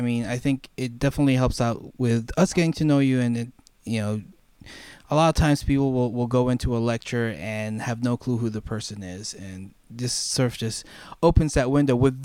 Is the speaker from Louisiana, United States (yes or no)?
no; California, United States; I mean, growing up in California, it's like or dude. Dude and like.